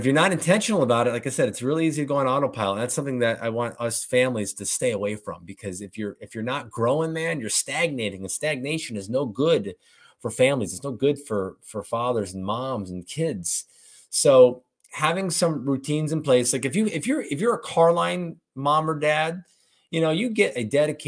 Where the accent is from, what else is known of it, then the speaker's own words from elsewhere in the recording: Florida, United States; like if you look around, like we're both from Florida, you know